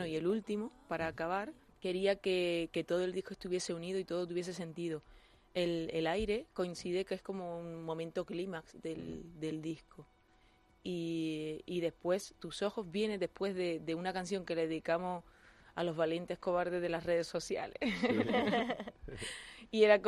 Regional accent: Córdoba, Andalusia, Spain; de dónde es mi familia, de Córdoba, o sea, yo nací en Córdoba y Córdoba está llena de arte por todos lados

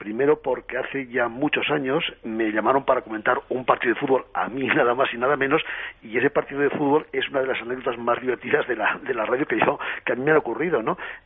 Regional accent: Aragon, Spain; que fuera aragonés, que fuera de mi tierra

